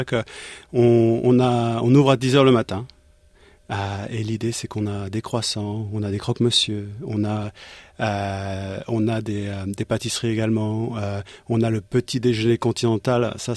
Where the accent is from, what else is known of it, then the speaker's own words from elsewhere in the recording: Brittany, France; Moi, je suis de Bretagne. Donc tout ce qui est soupe de poisson, fruits de mer, tout ça, j'adore.